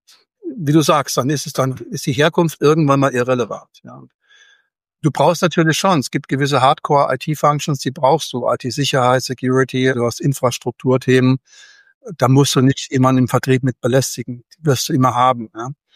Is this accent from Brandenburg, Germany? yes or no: no; Rhineland-Palatinate, Germany; Wie Hausmacher, Leberwurst in der Pfalz. Ich komme aus der Pfalz.